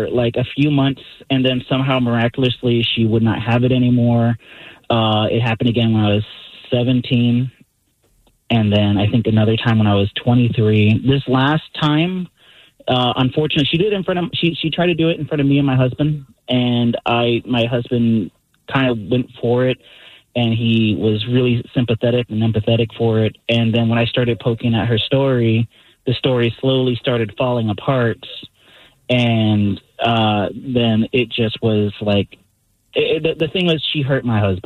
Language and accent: English; Texas, United States; We grew up in Texas, and I realized, growing up there, there's a lot of Hispanic people